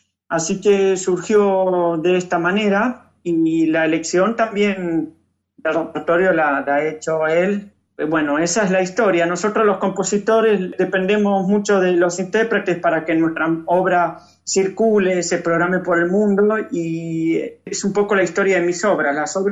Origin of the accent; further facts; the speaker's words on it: Buenos Aires, Argentina; evoco mis raíces porteñas, porque yo me crié en Buenos Aires, donde, bueno, viví la mayor parte de mi vida.